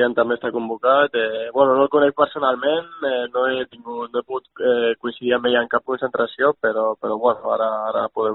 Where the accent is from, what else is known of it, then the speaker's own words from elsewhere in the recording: Sabadell, Catalonia, Spain; tots dos som de Sabadell